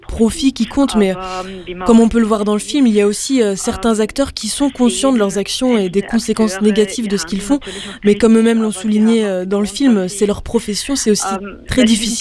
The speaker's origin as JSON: {"language": "French", "country": "Austria", "tie": "born or raised there", "said": "ça s'est pas seulement passé dans ma ville natale, je l'avais observé aussi dans d'autres villes en Autriche"}